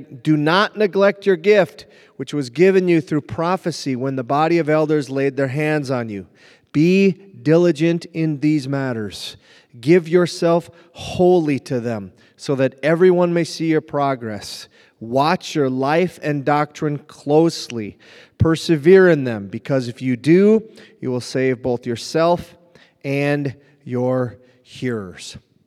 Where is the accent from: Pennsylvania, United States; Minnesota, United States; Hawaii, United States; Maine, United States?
Minnesota, United States; Hibbing; I grew up on the Iron Range, Hibbing, Minnesota.